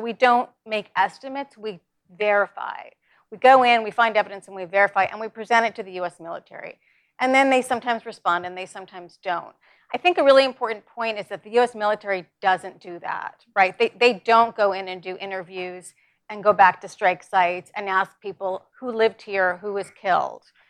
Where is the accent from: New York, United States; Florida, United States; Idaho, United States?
New York, United States; I'm from New York. So 9/11 was a huge event for me and for everyone I know.